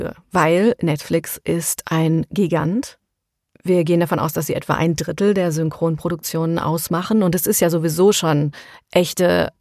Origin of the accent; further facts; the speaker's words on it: Germany; für uns als Deutsche, wie wir aufgewachsen sind, gar nicht so relevant